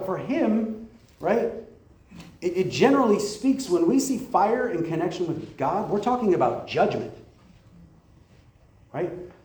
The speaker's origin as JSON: {"language": "English", "region": "Nebraska", "country": "United States", "tie": "born or raised there", "lives_now": "California, United States", "said": "When I grew up in Nebraska and a thunderstorm came through, stuff fell off the shelves when that lightning hit."}